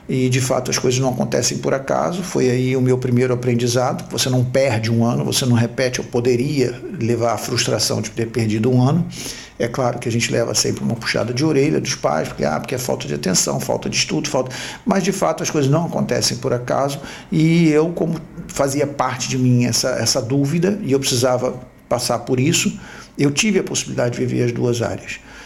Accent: Brazil; moved away as an adult; now in Portugal; sou brasileiro, nascido e criado no Brasil, vivi até os 20 e poucos anos no Brasil, me formei lá como cirurgião dentista e depois vim para Portugal, onde estou já vivendo há 30 anos.

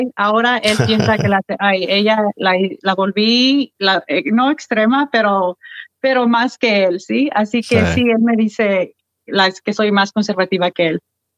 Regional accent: California, United States; yo nací aquí en California. Yo soy primera generación nacida aquí. Mi mamá vino aquí legalmente con mayoría de su familia. Y yo nací en California, me crié aquí.

